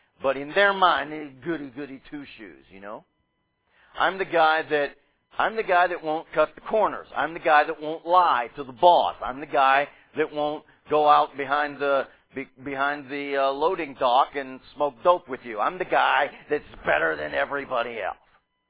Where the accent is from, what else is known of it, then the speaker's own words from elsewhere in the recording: United States; If I'm in the United States, I'm very confident because I'm American.